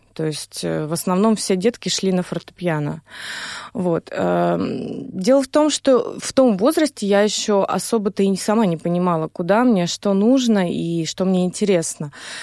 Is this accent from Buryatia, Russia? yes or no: no; Krasnoselkup, Yamalo-Nenets Autonomous Okrug, Russia; Мы жили в поселке Красноселькоп, где я родилась, в Ямало-Ненецком автономном округе.